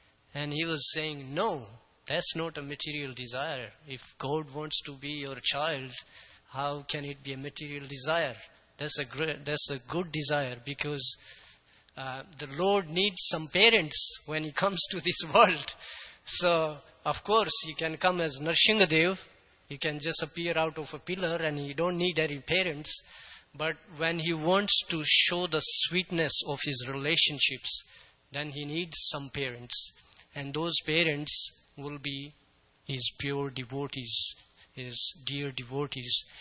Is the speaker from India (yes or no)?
yes; India; born there; I was born in India.